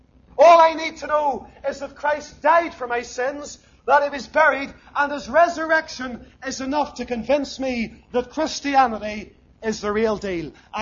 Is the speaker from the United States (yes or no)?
no; Lisburn, Northern Ireland, United Kingdom; I grew up in Lisburn